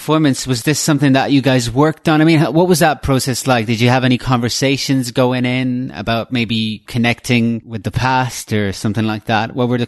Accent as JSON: {"language": "English", "country": "Ireland", "tie": "born or raised there", "said": "I grew up in the Irish countryside"}